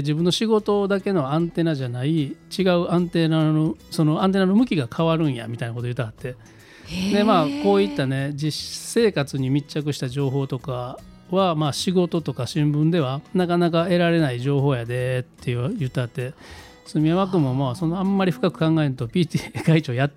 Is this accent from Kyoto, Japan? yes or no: yes; Kyoto, Japan; 僕の地元でもないんですよ、衣笠学区っていうのは。僕大将軍学区なんで、